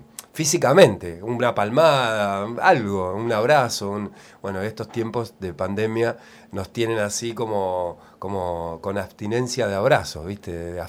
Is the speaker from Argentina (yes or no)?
yes; Casilda, Santa Fe, Argentina; De Casilda, cerquita de Rosario.